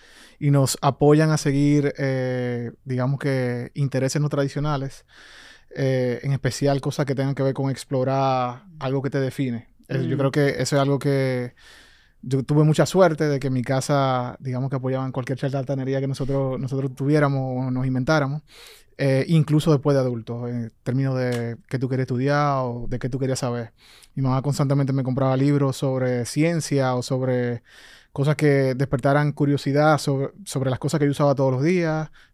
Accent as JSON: {"language": "Spanish", "town": "Santo Domingo", "region": "Distrito Nacional", "country": "Dominican Republic", "tie": "born there", "said": "Yo nací en Santo Domingo. Soy dominicano."}